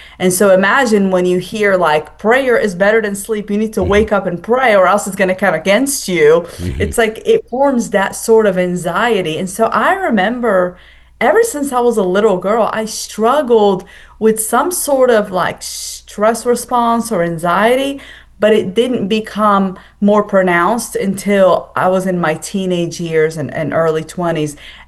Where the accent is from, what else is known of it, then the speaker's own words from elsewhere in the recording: Casablanca, Casablanca-Settat, Morocco; And so I grew up in Casablanca, Morocco, and people ask me, is that like the movie?